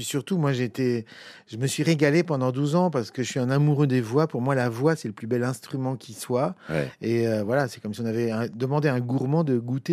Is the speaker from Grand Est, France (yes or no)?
no; Chamonix, Auvergne-Rhône-Alpes, France; Chamonix, la plus belle vallée du monde.